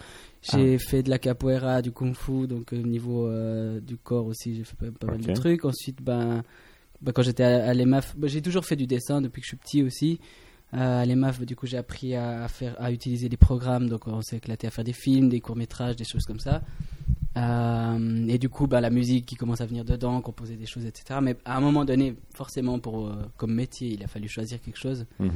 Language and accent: French; Fribourg, Switzerland; J'ai vécu 16 ans en Gruyère, dans une ferme, jusqu'à que j'ai un peu la passion du multimédia où j'ai déménagé à Fribourg avec ma famille